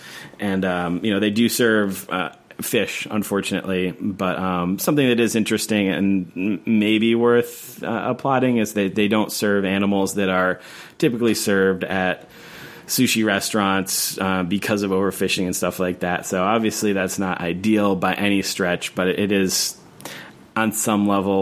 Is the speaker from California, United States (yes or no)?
no; New Haven, Connecticut, United States; I'm from New Haven, so you notice there's a lot of New Haven spots on the list.